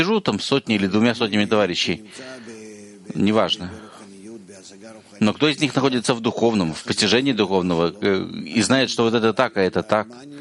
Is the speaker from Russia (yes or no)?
no; Rakhiv, Zakarpattia Oblast, Ukraine; Мы тоже из Рахова-то.